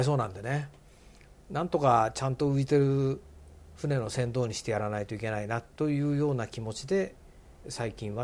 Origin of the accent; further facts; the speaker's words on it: Ginza, Tokyo, Japan; 私は銀座で生まれて銀座で育って食住接近の中で、まあ、当たり前のように洋服屋になってしまいました。